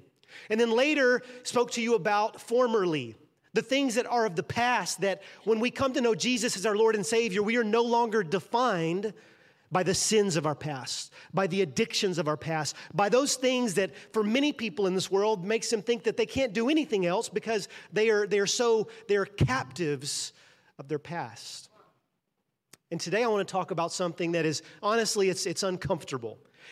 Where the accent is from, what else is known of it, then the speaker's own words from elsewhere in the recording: Lovejoy, United States; I grew up around here. I grew up in Lovejoy. So this area is home to me.